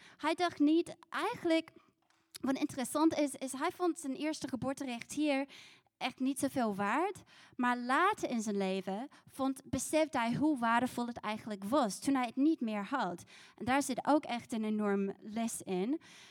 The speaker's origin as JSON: {"language": "Dutch", "town": "Christchurch", "region": "Canterbury", "country": "New Zealand", "tie": "born or raised there", "said": "ik groeide zelf op in Christchurch, New Zealand, in een heel gehecht gezin."}